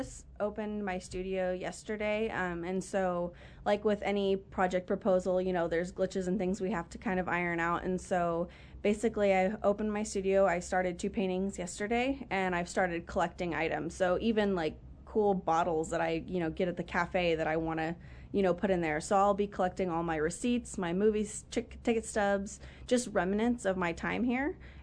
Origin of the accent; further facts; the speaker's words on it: California, United States; because I'm from California, and so Texas is a very different area. I've spent some time here. My husband's from here.